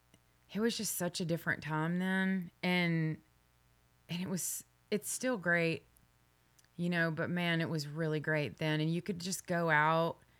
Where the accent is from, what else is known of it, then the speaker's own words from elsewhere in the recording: Texas, United States; So, I'm from East Texas, and, like, the way that I talk is the way that I talk.